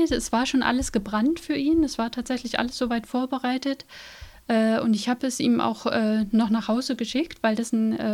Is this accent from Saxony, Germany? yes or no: yes; Saxony, Germany; In der Nähe von Leipzig. Ich bin 81 geboren.